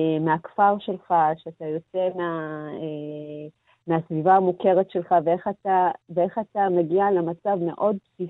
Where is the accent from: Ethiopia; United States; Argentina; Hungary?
Ethiopia; Hebrew is a second language; now in Israel; אני עליתי לארץ ומאוד ניסיתי להיות ישראלית, ללמוד את השפה ולתרבות ולהבין מה קורה פה, וגם מצאתי את עצמי כזה, מין, יש לי עליי איזושהי חבילה של להיות אתיופית.